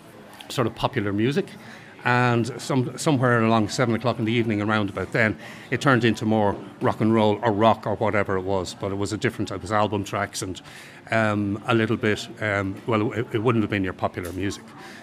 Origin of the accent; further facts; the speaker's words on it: Dublin, Leinster, Ireland; I grew up in Clontarf